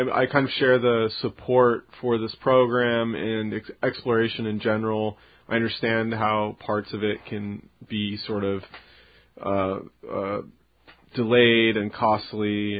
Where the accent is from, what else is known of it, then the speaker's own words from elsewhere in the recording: Seattle, Washington, United States; And I grew up in Jet City, you know, like an aerospace town